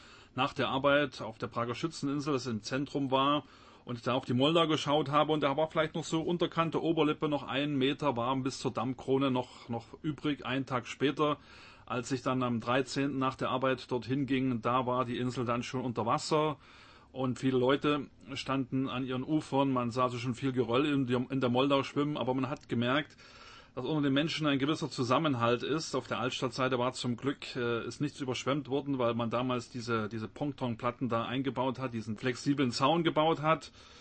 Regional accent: Dresden, Saxony, Germany; dass ausgerechnet aus meiner Heimatstadt Dresden kein einziger Nachrichtensender angerufen hat

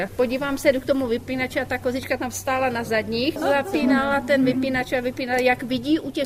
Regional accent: Prague, Czechia; My jsme původem z pražského sídliště z Proseka

